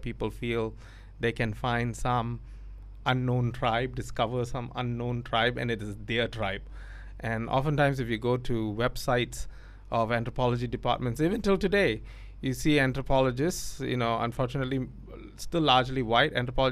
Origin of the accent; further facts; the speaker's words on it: Malaysia; I am Malaysian, that I have been shaped by the history of Malaysia, which includes this entanglement with the British Empire and things British